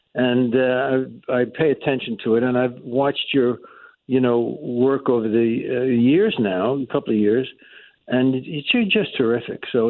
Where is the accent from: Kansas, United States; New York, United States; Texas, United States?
New York, United States; Yonkers; So my childhood, I grew up in Yonkers, New York, and I had two brothers.